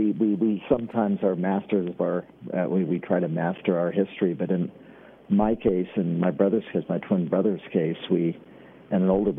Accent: Washington, United States; now in Arizona, United States; We fled Washington State. I say I'm a refugee from Washington State, now living in Arizona.

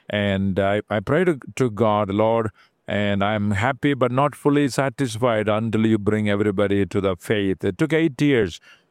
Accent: Kerala, India; I was born and raised in South India, Kerala, 8 children in the family, and no hope, spiritual darkness.

